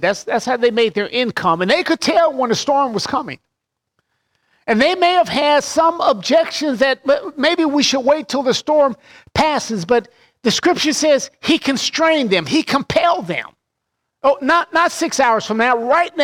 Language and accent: English; Kansas, United States; Growing up in Kansas, we were in Tornado Alley. We had several tornadoes every single year.